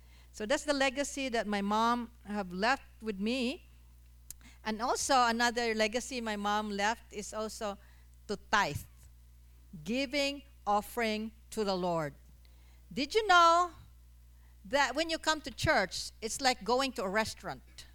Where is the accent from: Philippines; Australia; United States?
Philippines; La Carlota, Negros Occidental; I grew up in La Carlota in the Philippines with my mom and dad. I am one of nine children. I'm number eight. We were poor